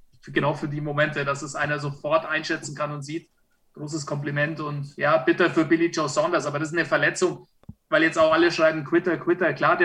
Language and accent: German; Bavaria, Germany; also ich bin Franke, ja